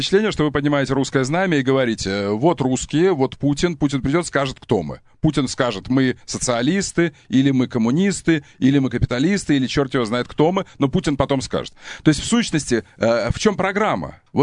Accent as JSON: {"language": "Russian", "country": "Ukraine", "said": "Я украинец."}